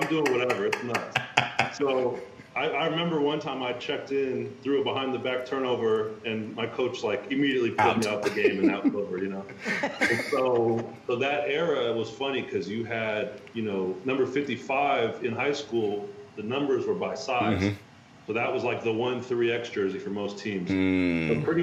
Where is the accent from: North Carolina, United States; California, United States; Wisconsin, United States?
California, United States; Sacramento; I was growing up in Sacramento, California. Our only pro team was the Kings.